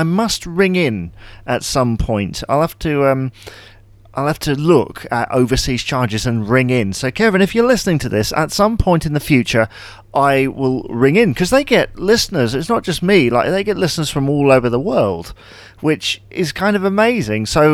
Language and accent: English; England, United Kingdom; There's probably lots of them in the States, but to me as an English person, I personally love it.